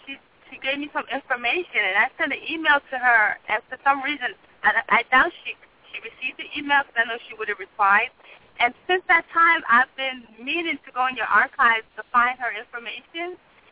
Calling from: New Jersey, United States; I'm calling from New Jersey.

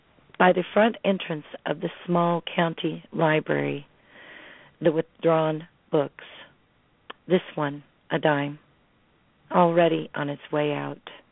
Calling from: Smith Grove, Kentucky, United States; Oh, I'm calling from South Central Kentucky, Smith Grove.

